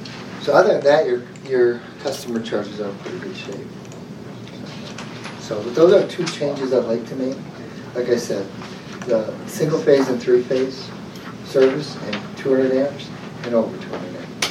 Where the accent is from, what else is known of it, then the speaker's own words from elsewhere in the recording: Michigan, United States; I'm from Michigan, you've heard me say that.